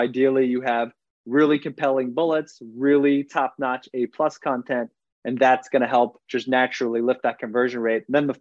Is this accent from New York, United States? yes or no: yes; Seaford, New York, United States; Oh, I grew up in Long Island, New York. I like to tell people I'm an Islander. I grew up in specifically Seaford is where I spent most of my time. I'm a Nassau County kid.